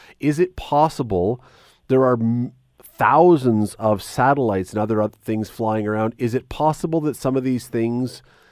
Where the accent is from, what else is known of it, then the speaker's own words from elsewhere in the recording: Toronto, Ontario, Canada; And as I've said a few times, I grew up in Toronto, as a young kid.